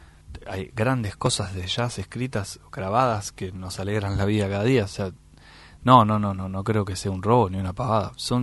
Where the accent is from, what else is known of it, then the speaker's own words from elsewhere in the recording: Argentina; nos identificamos como argentinos